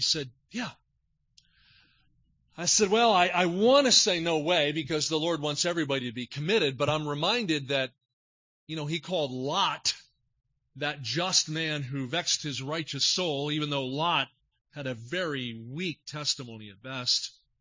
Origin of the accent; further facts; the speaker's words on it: New Jersey, United States; I grew up in South Jersey. We live 20 minutes outside of Philly.